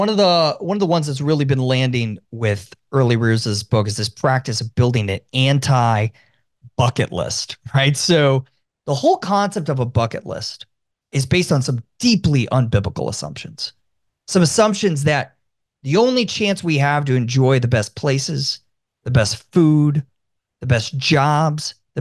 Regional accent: Tampa, Florida, United States; I love my hometown of Tampa.

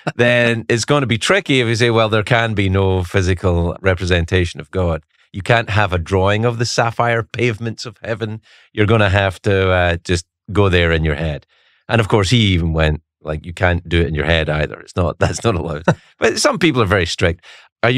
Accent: Scotland, United Kingdom; I was raised in Presbyterian Scotland, which is not a million miles away from Lutheranism.

